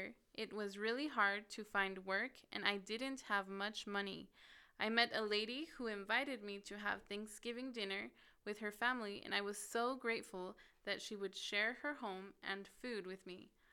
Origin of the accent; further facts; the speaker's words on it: Uzbekistan; English is a second language; I'm from Uzbekistan.